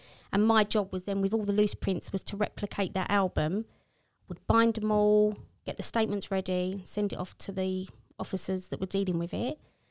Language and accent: English; London, United Kingdom; So I grew up on the Elephant, like around the Elephant Castle, went to school, went to secondary school, St. Saviour's in St. Olive's, which is at Brick Lads Arms Roundabout.